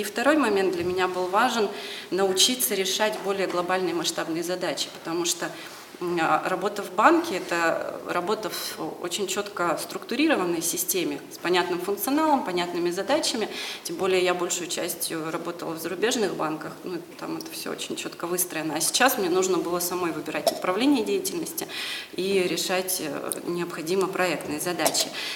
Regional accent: Chelyabinsk, Chelyabinsk Oblast, Russia; я из Челябинска, 31 год, замужем, двое деток.

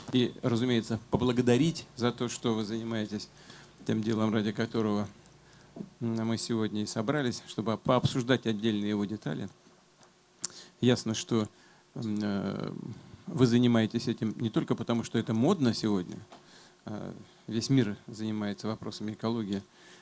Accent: Saint Petersburg, Russia; Я, как известно, родился и вырос в Ленинграде, Петербурге

